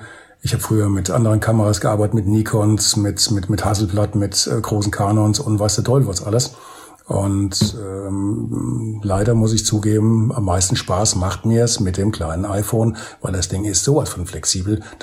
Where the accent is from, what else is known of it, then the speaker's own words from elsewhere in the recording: Bad Orb, Hesse, Germany; mache so ein bisschen Werbung für meine Heimatstadt, für Bad Orb